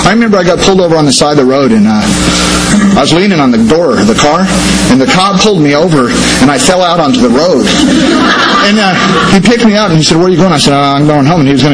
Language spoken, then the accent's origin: English; Apache Junction, Arizona, United States; I joined the Air Force to see the world. I was raised in Apache Junction, Arizona. My first duty station, Davis-Monthan, Tucson, Arizona. 80 miles away, you know.